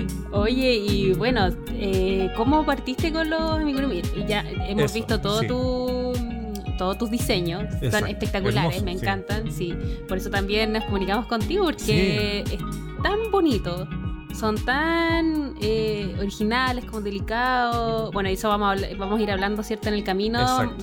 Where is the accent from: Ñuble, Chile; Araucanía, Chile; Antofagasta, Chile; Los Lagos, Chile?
Araucanía, Chile; Temuco; Y soy de Temuco.